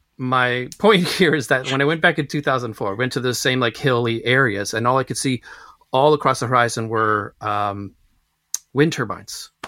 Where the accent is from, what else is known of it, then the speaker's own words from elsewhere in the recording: Zaragoza, Aragon, Spain; I was born in Spain. I grew up in Spain. I used to travel to Spain a lot.